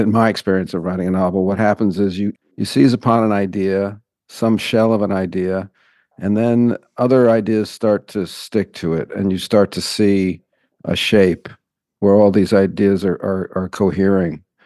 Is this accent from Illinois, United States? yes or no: no; Manhattan, New York, United States; I grew up in Manhattan.